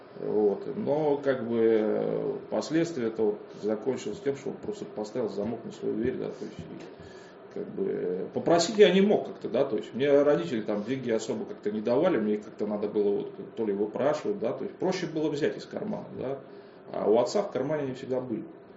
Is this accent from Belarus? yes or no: no; Saint Petersburg, Russia; born there; Родился я в Ленинграде в 82-м году. В таком спальном районе, скажем так, Сосновая Поляна.